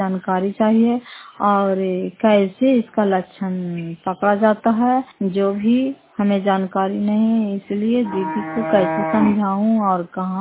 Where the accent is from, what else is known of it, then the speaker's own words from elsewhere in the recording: Fatehpur, Bihar, India; घर फतेहपुर, पंचायत मकरौता, जिला नालंदा, करारपसरा प्रखंड की निवासी हूँ।